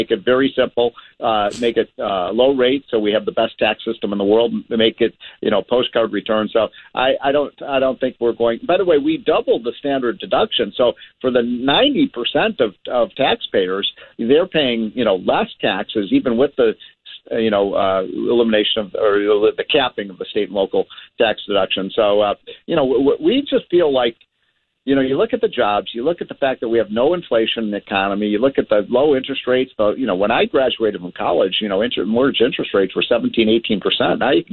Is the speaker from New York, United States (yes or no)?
no; Illinois, United States; my home state of Illinois